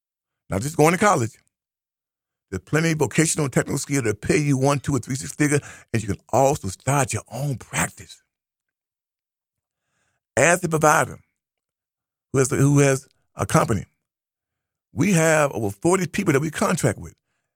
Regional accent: United States; I have no problem coming home to my home. I'm an American.

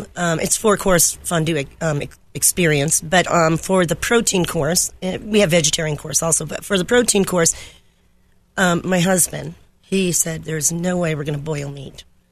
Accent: New York City, New York, United States; And my family's from Italy, but I am not from Italy. I'm from Brooklyn.

